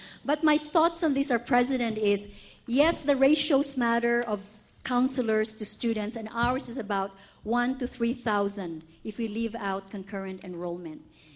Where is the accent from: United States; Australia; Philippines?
Philippines; I grew up in the Philippines, and we have a tradition called Bayanihan, heroism.